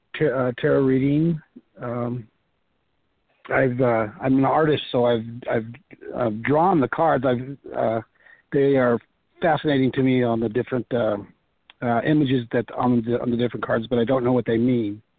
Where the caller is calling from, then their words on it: California, United States; Near Tahoe. Lake Tahoe, so Northern Cal.